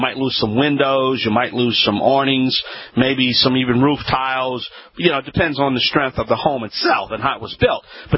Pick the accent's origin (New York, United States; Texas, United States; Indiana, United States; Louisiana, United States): Louisiana, United States